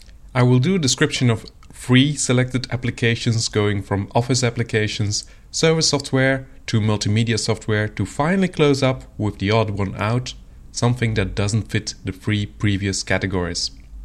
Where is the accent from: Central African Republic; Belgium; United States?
Belgium; For example, I'm from Belgium, and the Belgian government departments, for example, will be instructed to use an open file format for internal communications.